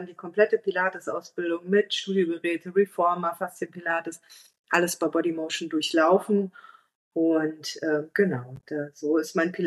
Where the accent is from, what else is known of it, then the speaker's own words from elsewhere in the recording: Moers, North Rhine-Westphalia, Germany; Da habe ich noch in Moers gewohnt. Ich komme ursprünglich aus Moers